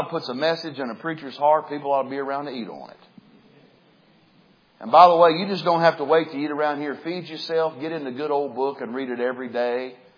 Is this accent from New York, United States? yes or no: no; West Virginia, United States; Y'all need to remember, I'm from West Virginia. I like brown beans and cornbread.